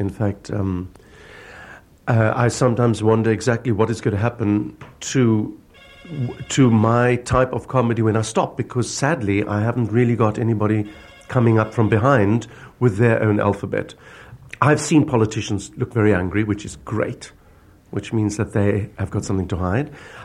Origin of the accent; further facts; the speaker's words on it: South Africa; As a South African optimist, that means that I expect the worst